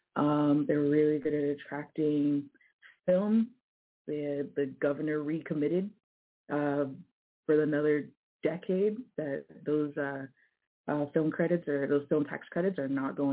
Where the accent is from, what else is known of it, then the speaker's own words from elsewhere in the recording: Yakima, Washington, United States; I'm from outside of Yakima.